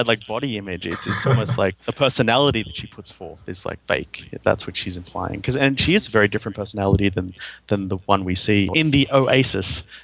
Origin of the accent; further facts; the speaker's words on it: Australia; Okay, I'm sorry. I'm Australian.